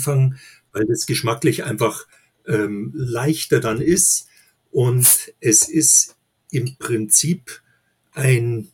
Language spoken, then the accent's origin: German; Munich, Bavaria, Germany; ich bin waschechter Münchner und bin hier geboren, aufgewachsen und bin nach über 50 Jahren mal rausgezogen in den Speckgürtel von München. Bin im Nordosten von München, ganz in der Nähe von der Schweiger Brauerei